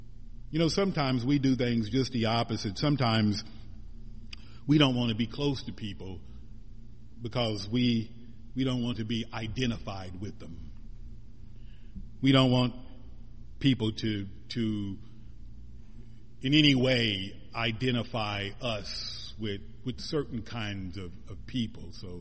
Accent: Missouri, United States; the river that I was familiar with back in my hometown. My home state of Missouri was the mighty Mississippi River

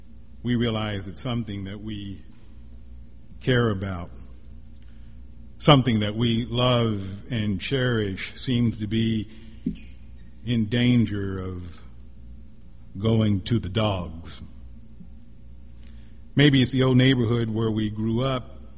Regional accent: Springfield, Missouri, United States; Every time I go home to my hometown, Springfield, Missouri, I always go by the old haunts, the old neighborhood, the old elementary school, the old high school.

